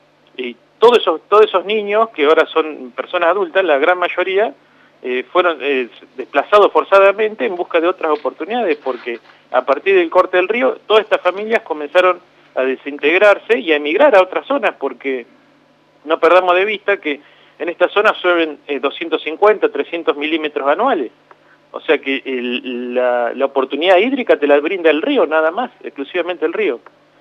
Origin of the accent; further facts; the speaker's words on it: Buenos Aires, Argentina; yo soy de provincia de Buenos Aires